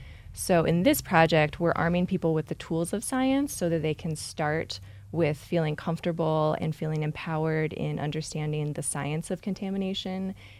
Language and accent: English; Raleigh, North Carolina, United States; So I grew up in Raleigh, North Carolina